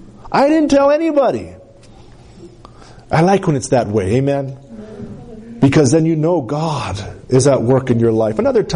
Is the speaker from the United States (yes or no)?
yes; Colorado, United States; I'm from Capitoline, Colorado, man. I'm from small town, even smaller than Center, USA.